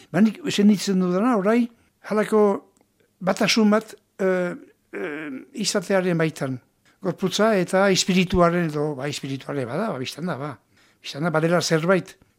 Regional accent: Navarre, Spain; Eta enetzat Iruña da gure hiriburua. Ta ni ere Nafarra naiz? Eletar gisa.

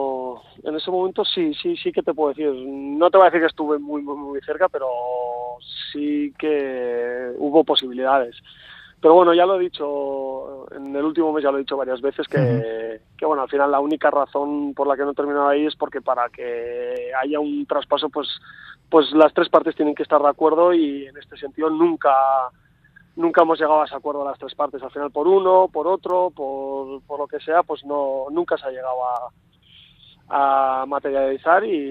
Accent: Pamplona, Navarre, Spain; Yo tengo esa facilidad, pues que no soy de aquí, pero soy de Pamplona, que estoy muy cerquita.

